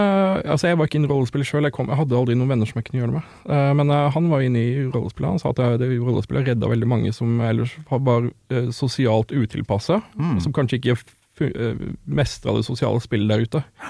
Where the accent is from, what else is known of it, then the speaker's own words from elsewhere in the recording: Southern Norway, Norway; jeg vokste opp på Sørlandet, ikke sant?